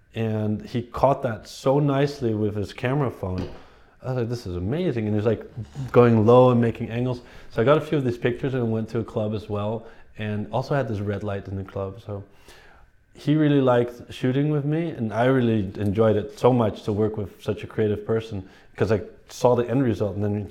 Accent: Ireland; we kind of want to do something in Europe, because we're Irish and we have Irish passports

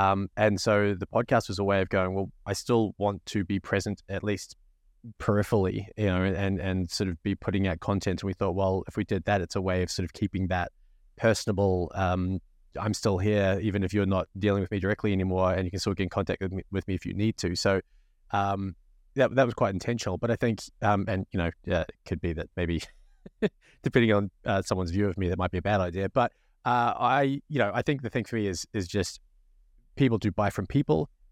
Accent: New Zealand; I'm from New Zealand originally, so we're Marmite.

